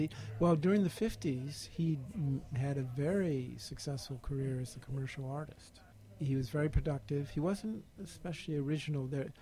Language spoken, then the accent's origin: English; Great Lakes, United States; I grew up in the Great Lakes region. I lived near Detroit and Cleveland and Toledo. I went to the University of Chicago.